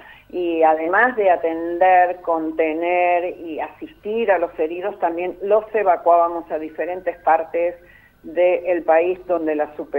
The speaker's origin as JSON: {"language": "Spanish", "town": "Paraná", "region": "Entre Ríos", "country": "Argentina", "said": "Yo no soy salteña, yo soy entrerriana y te estoy hablando de Paraná, Entre Ríos, y pertenezco a la Fuerza Aérea Argentina"}